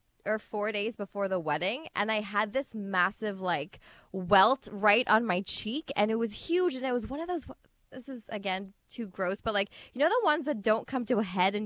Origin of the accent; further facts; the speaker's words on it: Guyana; we're an interfaith marriage. Mm. Also, my husband's from Pakistan, I'm from Guyana.